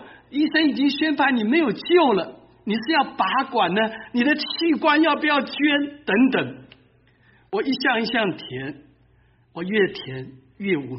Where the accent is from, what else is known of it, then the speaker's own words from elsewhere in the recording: Taiwan; born there; 我是50年出生的，都快要70岁了，那么日子很苦。我是在台湾出生的第一代